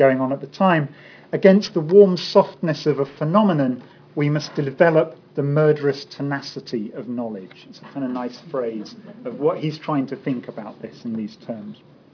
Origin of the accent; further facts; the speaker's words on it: United Kingdom; Being British and having seen the budget yesterday, there might be something in that today.